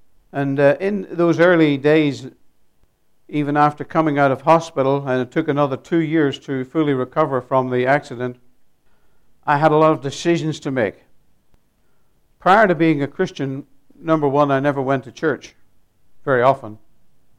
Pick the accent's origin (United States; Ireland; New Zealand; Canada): Ireland; I'm from Ireland. I was a policeman. My family were all seasoned drinkers.